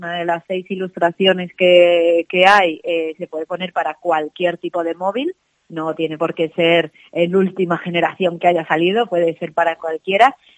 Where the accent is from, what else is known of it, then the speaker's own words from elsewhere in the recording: Villafáfila, Castile and León, Spain; la iglesia del campanario de Villafáfila, obviamente tiro para mi pueblo, tiro para mi tierra, para Tierra de Campos